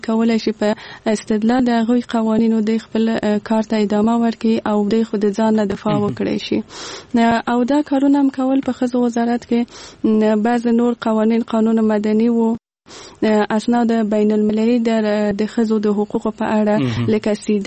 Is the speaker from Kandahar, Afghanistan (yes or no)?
no; Kabul, Afghanistan; زه په کابل کې زیږېدلې یم او دلته مې ژوند کړی.